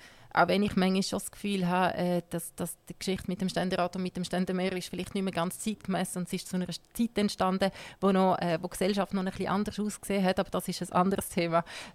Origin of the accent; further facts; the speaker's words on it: Ticino, Switzerland; Ich habe das Glück, dass ich zweisprachig aufgewachsen bin. Meine Eltern sind Deutschschweizer, aber ich bin im Tessin aufgewachsen und von dem her bin ich fast perfekt bilan. Ich kann ein bisschen besser Italienisch als Deutsch, aber ich kann recht gut Schweizerdeutsch.